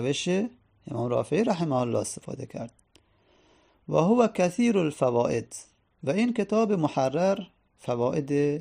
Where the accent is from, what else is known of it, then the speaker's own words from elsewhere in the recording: Iran; از قزوین، خب یکی از شهرهای ایران که معروفه دیگه، ما که ایرانی هستیم